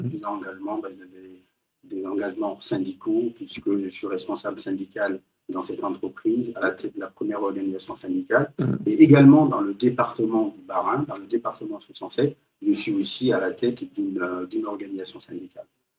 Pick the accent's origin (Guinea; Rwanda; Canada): Guinea; first language French; moved away as an adult; now in Strasbourg, France; après un premier diplôme obtenu en Guinée. Et donc, c'est à ce titre que je suis arrivé en France, mais notamment à Strasbourg.